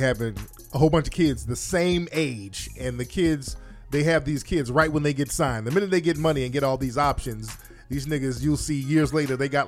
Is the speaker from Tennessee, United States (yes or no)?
yes; Memphis, Tennessee, United States; where am I from? I'm from Memphis. Memphis, Tennessee.